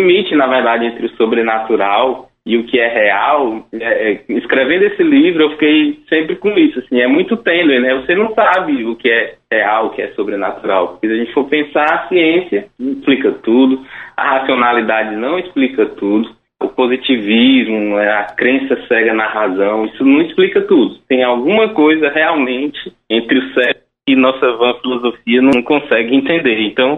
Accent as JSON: {"language": "Portuguese", "town": "Quixeramobim", "region": "Ceará", "country": "Brazil", "said": "Exatamente, sou de Xeramobim, mas estou sempre em Quixadá também"}